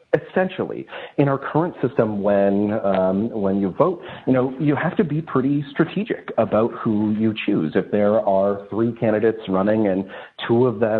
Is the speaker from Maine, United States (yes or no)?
yes; Maine, United States; I'm from Maine myself